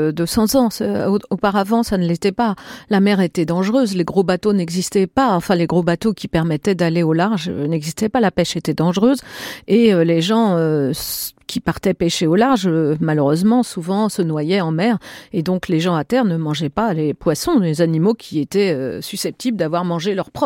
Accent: Larmor-Plage, Brittany, France; Je suis née à l'Armor-Plage près de Lorient.

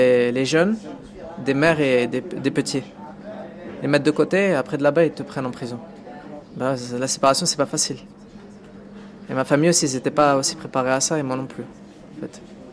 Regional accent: Le Mans, Pays de la Loire, France; also born or lived in Bastia; j'ai 19 ans à peu près. Je suis né en France à Bastia, en Corse. Je suis resté que 2 ans en Corse et le reste c'est en France, la ville du Mans.

